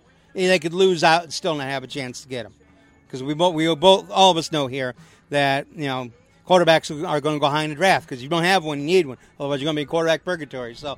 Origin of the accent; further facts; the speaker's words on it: Illinois, United States; When I was a kid growing up in Illinois, you know, the old St. Louis Cardinals.